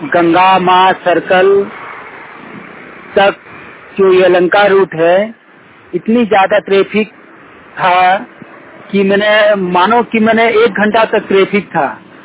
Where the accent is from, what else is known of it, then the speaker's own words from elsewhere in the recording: Kasmar, Jharkhand, India; now in Bengaluru, India; ग्राम कसमार चट्टी, block Kasmar, panchayat Kasmar, जिला बोकारो, राज्य झारखंड का निवासी हूँ। मैं अभी बेंगलोर सिटी पर दिहाड़ी मजदूरी करने आया हूँ